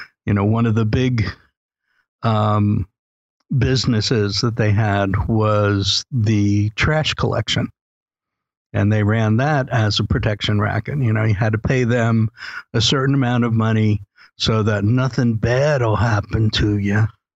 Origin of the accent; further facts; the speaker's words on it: New York City, New York, United States; I almost said growing up in New York City. Clearly, I haven't grown up, but I was much younger then in New York City, in Brooklyn.